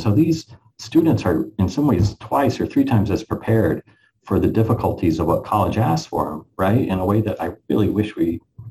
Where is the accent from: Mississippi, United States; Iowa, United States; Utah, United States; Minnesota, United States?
Utah, United States; I grew up in Utah. So it was that's a state that's very divided by religion, by predominant religion.